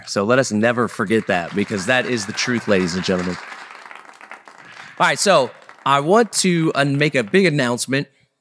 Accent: Texas, United States; All right, so … I hail from Texas, which, yes, we do consider it to be its own thing, separate from the United States of America.

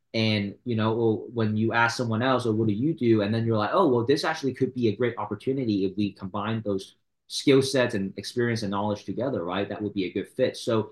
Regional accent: Hong Kong; I'm from Hong Kong, City of International Commerce.

